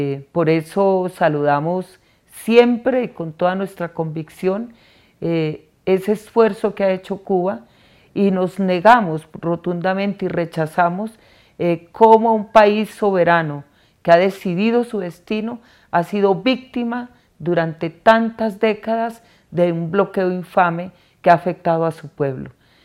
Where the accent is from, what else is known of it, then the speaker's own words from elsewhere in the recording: Colombia; el reconocimiento que tenemos como pueblo colombiano